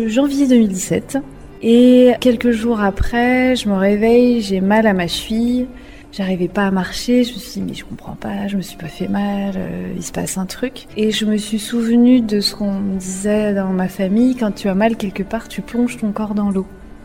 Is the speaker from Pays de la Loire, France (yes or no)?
yes; Pays de la Loire, France; Moi, je suis originaire de Vendée, j'ai toujours grandi au bord de la mer, j'ai fait des pique-niques au bord de la mer